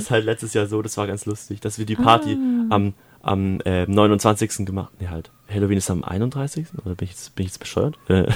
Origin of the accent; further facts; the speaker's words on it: Holzgerlingen, Baden-Württemberg, Germany; Und wir sind auch in meiner Heimat Holzgerling